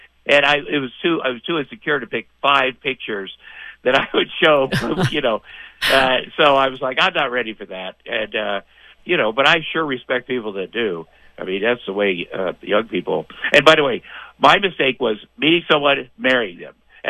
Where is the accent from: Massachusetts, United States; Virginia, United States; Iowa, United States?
Iowa, United States; Ottumwa; out of Ottumwa, Iowa. I grew up in a small town. Get on TV once doing stand up. Then everybody in my hometown will love me.